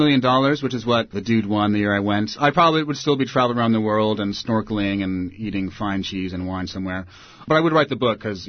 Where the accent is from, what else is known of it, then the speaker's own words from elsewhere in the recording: New York City, New York, United States; after 9/11, as a New Yorker, I had to figure out how I could translate my pre-9/11 hometown persona